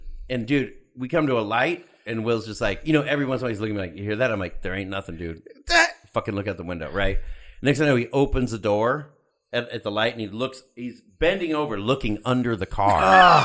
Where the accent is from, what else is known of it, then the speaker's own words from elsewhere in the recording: Covina, California, United States; But you got to remember, I'm from Covina.